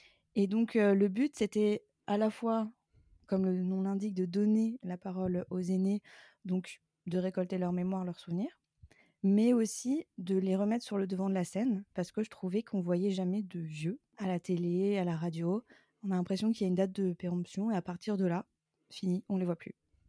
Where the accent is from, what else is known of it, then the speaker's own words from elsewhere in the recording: Grand Est, France; j'ai 32 ans, je suis alsacienne et je vis près de Strasbourg.